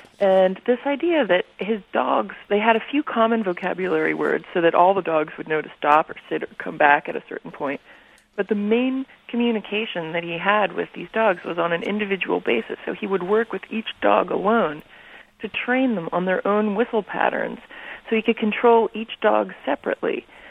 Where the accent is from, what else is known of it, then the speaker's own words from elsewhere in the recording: Brooklyn, New York, United States; my father gave to me as a young girl growing up in Brooklyn, New York.